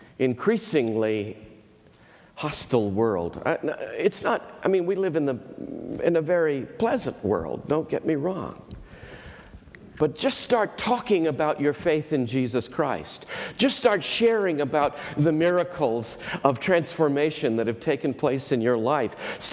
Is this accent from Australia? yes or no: no; the South, United States; I'm a Southerner, so that's part of our culture.